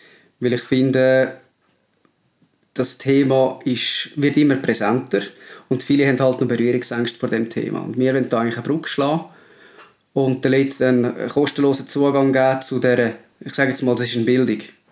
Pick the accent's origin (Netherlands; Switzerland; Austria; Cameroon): Switzerland; Nidwalden; Ja, wie man vielleicht unschwer erkennen kann, komme ich aus der Innerschweiz, beziehungsweise vom Kanton Nidwalden.